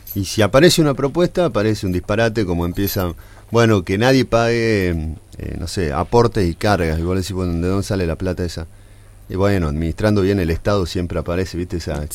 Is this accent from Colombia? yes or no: no; Salta, Argentina; como buen salteño